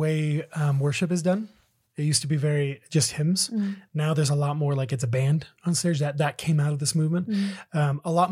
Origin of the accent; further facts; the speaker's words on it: California, United States; We grew up in Southern California.